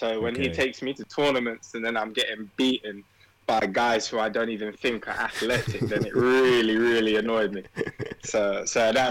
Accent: Wembley, London, United Kingdom; Grew up, born and raised in London, lived in Wembley for pretty much my whole life.

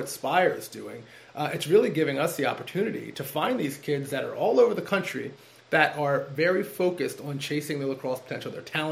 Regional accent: Baltimore, Maryland, United States; I was lucky that I was from Baltimore, but my school, we weren't very good

